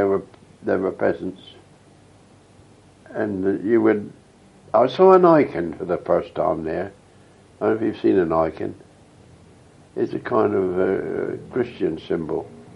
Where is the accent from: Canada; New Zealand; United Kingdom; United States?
United Kingdom; England; I'm an Englishman.